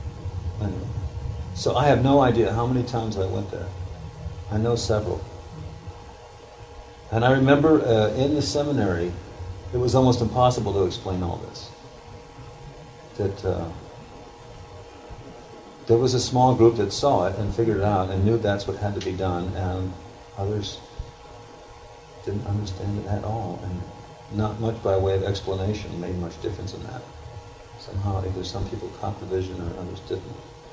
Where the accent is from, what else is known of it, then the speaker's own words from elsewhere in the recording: California, United States; Growing up in Southern California, everything is 2, 3, 4 hours away.